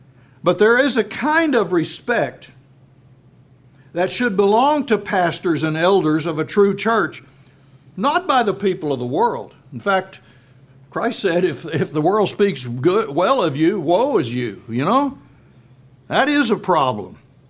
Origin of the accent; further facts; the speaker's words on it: Plainview, Texas, United States; or my great use of the English language, which doesn't exist, growing up in Plainview, Texas.